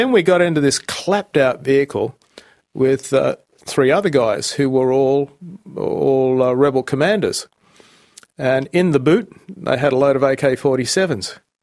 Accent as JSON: {"language": "English", "country": "Australia", "said": "No, I'm Australian."}